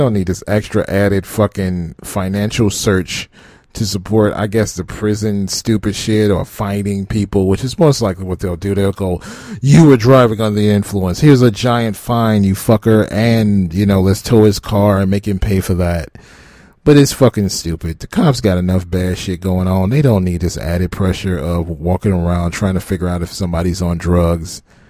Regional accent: Michigan, United States; So in my home state of Michigan, they decided to create roadside drug testing.

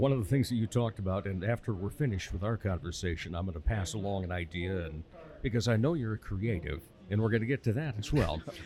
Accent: Rock Rapids, Iowa, United States; And, you know, I grew up in Rock Rapids. And so, yeah, we'd come up to Sioux Falls to do a bunch of stuff.

